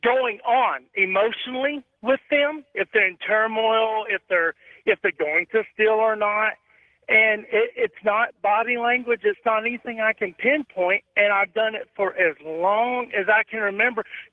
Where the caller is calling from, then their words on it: Chattanooga, Tennessee, United States; Chattanooga, Tennessee.